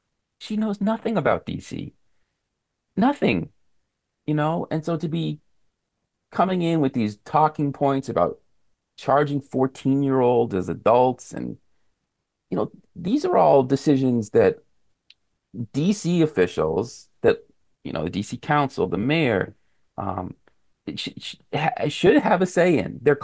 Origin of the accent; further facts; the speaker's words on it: New York, United States; I grew up in Westchester, New York, and she was the elected district attorney for a decade or so in Westchester.